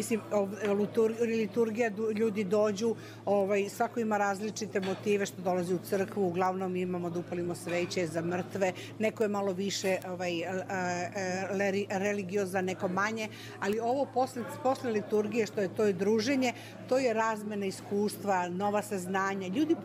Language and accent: Serbian; Belgrade, Serbia; also born or lived in New York; now in Miami, United States; dolazim iz Njujorka, inače sam originalno iz Beograda, živjeli smo u Njujorku 30 godina